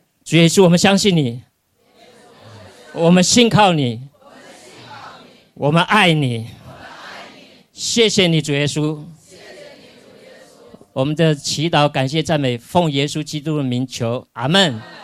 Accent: Taiwan; born there; 虽然我妈妈是青岛，住在北方，可是我是因为我在台湾出生的，我没来过这里。

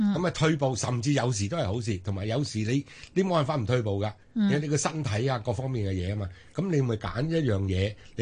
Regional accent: China; 我哋中國人好興講一句説話噶嘛

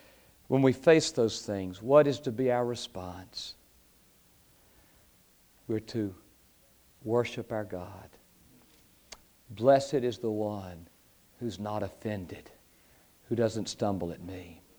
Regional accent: the South, United States; And I'm from the South. That's not what I call them, but we Southerners are accused of that, you know.

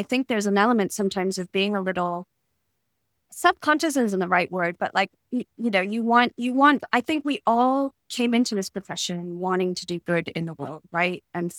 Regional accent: United States; up very rough in Appalachia, so a very poor stretch of America. I was born and raised in America.

